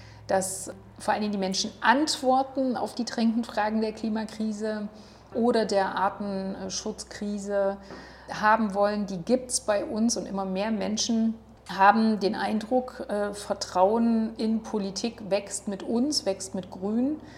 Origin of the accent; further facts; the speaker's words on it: Gera, Thuringia, Germany; roch es wie früher zu meiner Kindheit in Gera, als noch der Braunkohleschlot mitten in der Stadt stand.